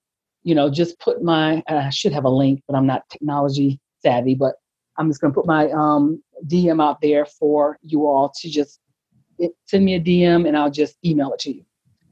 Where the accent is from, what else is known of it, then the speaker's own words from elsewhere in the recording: Detroit, Michigan, United States; I'm from Detroit, Michigan. I actually live in a suburb of Detroit now.